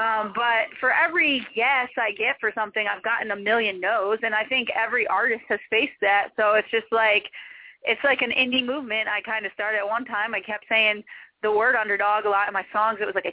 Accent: Philadelphia, Pennsylvania, United States; I said, I'm from Pennsylvania. Everyone cheered. And then I said, I'm from Philly.

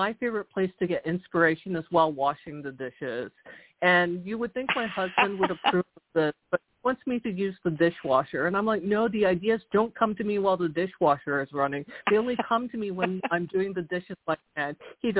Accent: Houston, Texas, United States; born there; also born or lived in South Korea; I was born in Houston. I'm Korean-American, but my parents are Korean, and they were homesick for Korea, so we actually sort of bounced back and forth between Texas and South Korea, which are, as you might imagine, two very, very different cultures.

